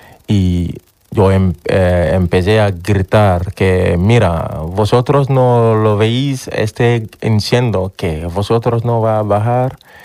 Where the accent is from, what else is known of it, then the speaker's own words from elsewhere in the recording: Gambia; Spanish is a second language; moved away as an adult; now in Spain; soy de Gambia y soy un marinero ahí.